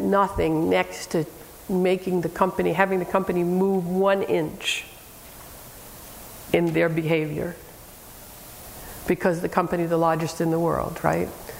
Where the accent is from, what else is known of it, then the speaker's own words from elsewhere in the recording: Northeast, United States; So they were very suspicious of me. Because I was from the Northeast, I was a Yankee and a communist, basically.